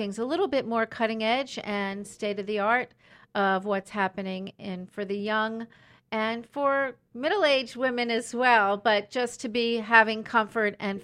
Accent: Philadelphia, Pennsylvania, United States; studied graphic design and animation and segued into the fashion industry where I grew up in Philadelphia.

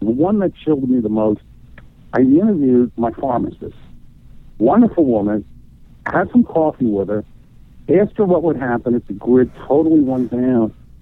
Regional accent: Black Mountain, North Carolina, United States; I actually said it in my hometown. Black Mountain, North Carolina is a real place. It's up in the Smoky Mountains.

